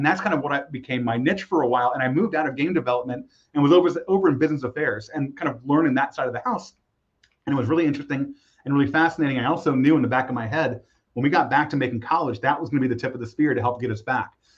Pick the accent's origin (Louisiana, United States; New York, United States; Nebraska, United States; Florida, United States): Florida, United States; Orlando; also born or lived in Chicago; So, born in Chicago, but raised in Orlando. My parents moved down to Orlando when I was one, so I really am a lifelong Floridian in that regard